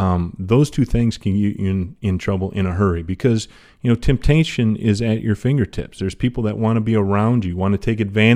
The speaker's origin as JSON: {"language": "English", "town": "Zeeland", "region": "Michigan", "country": "United States", "tie": "born or raised there", "also_born_or_lived": "Evansville", "said": "and then I was born in Evansville, and then 3 months into my life, they moved back to Zeeland"}